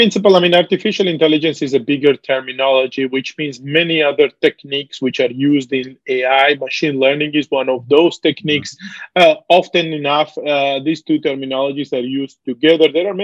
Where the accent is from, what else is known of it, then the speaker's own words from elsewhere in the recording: Georgia; the breakup of the Soviet Union, where I was born and growing up in Georgia.